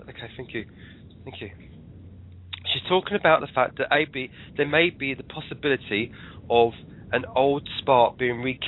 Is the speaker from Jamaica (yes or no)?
no; England, United Kingdom; now in Wales; I'm an Englishman living in Wales, but I still love the accent.